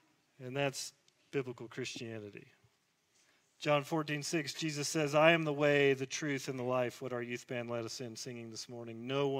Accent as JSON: {"language": "English", "region": "Tennessee", "country": "United States", "said": "These uneducated, common men, these backwoods rednecks, I can say that, I'm from Tennessee"}